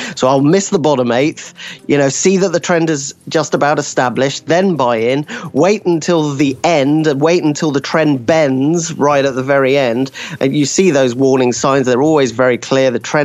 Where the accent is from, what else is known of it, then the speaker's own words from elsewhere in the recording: United Kingdom; as a British person